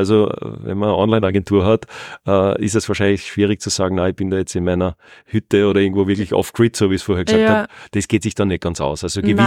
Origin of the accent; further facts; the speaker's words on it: Carinthia, Austria; now in Salzburg, Austria; Kärnten ist meine Heimat, aber zu Hause bin ich in Salzburg.